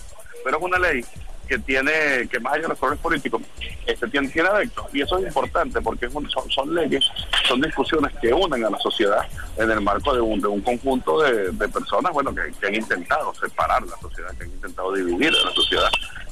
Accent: Venezuela; no solo como diputados, sino como revolucionarios y como venezolanos para seguir adelante.

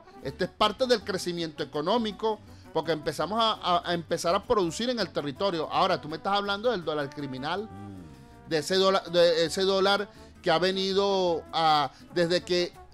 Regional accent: Venezuela; nosotros, como somos hijos de Bolívar, somos patriotas

